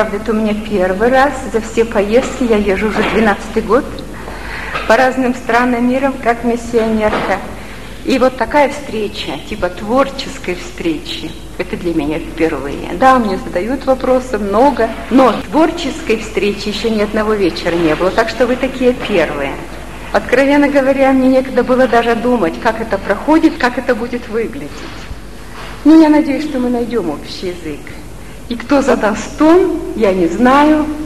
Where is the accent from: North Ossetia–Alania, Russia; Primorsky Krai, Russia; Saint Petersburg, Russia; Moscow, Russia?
Primorsky Krai, Russia; Vladivostok; also born or lived in Bishkek, Kyrgyzstan / Nakhodka, Russia; Детство и юность прошли на Дальнем Востоке, у Японского моря. Сначала в Находке, потом в Владивостоке.